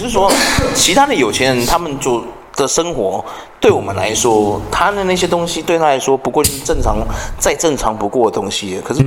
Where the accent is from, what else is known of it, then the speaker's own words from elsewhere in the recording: Taiwan; 对啊，其实我觉得我们台湾人应该对婚礼没有